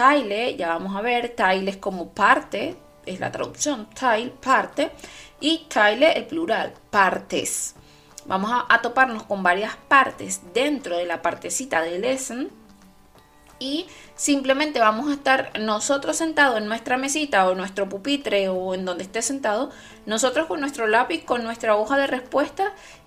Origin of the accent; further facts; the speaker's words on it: Venezuela; en mi país natal, Venezuela, solo está la sucursal de Caracas